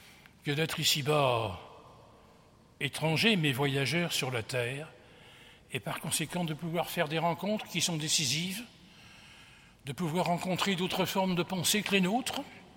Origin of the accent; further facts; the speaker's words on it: Cambrai, Hauts-de-France, France; écoutez-moi, je suis de Cambrai.